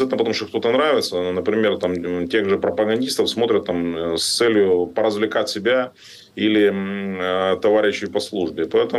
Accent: Kerch, Crimea, Ukraine; born or raised there; moved away

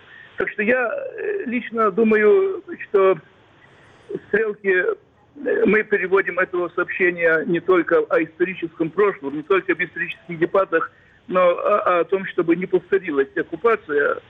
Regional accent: Kaunas, Kaunas County, Lithuania; я сам из Каунаса

